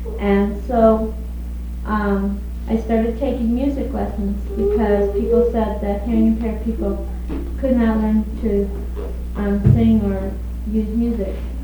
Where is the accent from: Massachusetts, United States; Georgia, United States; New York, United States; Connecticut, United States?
Massachusetts, United States; Chelsea; born there; I was born in Chelsea, Massachusetts.